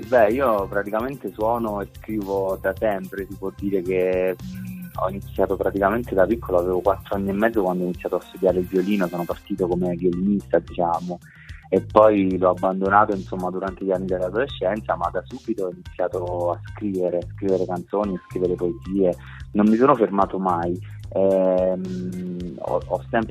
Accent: San Nicola la Strada, Campania, Italy; now in Rome, Italy; io vivo a Roma, però in realtà sono casertano, diciamo, vengo da un paese vicino a Caserta che si chiama San Nicola la Strada e sono di lì. Ho vissuto lì gran parte della mia vita, da qualche anno invece vivo a Roma

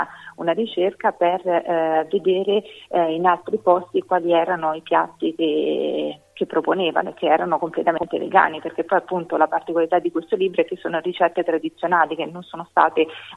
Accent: Marche, Italy; Io sono marchigiana.

